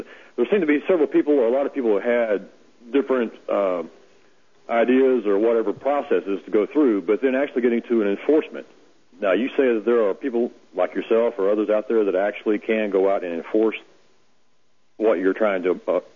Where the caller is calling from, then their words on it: Dallas, Texas, United States; I'm calling from the Dallas area.